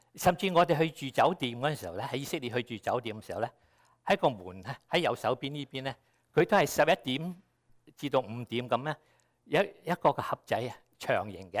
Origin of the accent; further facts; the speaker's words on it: China; 我哋中國人好多時咧，就算唔係男都好咧